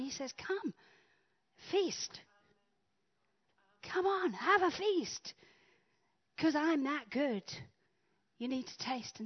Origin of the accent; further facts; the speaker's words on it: Zimbabwe; When I grew up in Africa, in Zimbabwe, we used to have these trees called baobab trees.